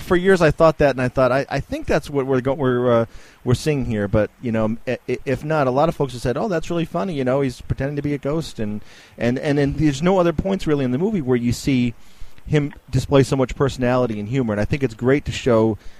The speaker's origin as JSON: {"language": "English", "region": "New England", "country": "United States", "tie": "born or raised there", "said": "growing up in New England and having been to a lot of those similar type places"}